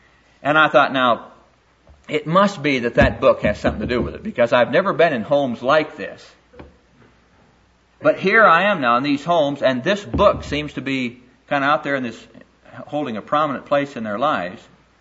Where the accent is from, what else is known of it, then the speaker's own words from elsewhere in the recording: Iowa, United States; I went back to my hometown back in Iowa.